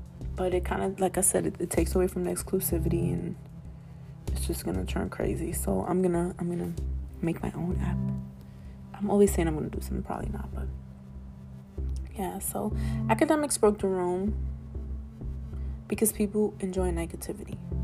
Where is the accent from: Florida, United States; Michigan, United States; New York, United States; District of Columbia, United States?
New York, United States; Bronx; I don't have to know every single person in the history of hip-hop to know that I come from the Bronx and that's the home of hip-hop.